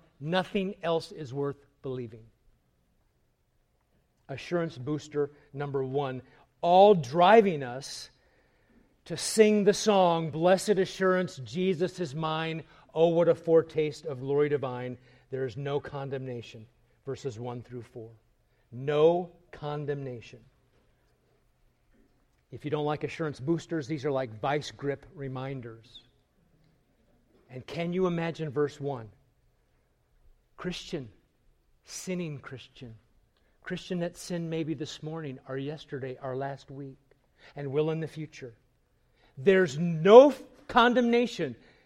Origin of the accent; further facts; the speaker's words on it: Nebraska, United States; also born or lived in California; I'm born and raised in Nebraska, so.